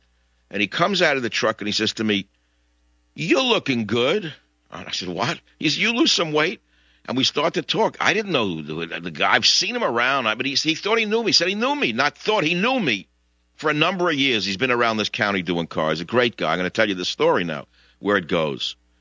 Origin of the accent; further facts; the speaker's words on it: New York City, New York, United States; I said, David, I grew up in New York City, and I had to learn how to swim with all kinds of fish.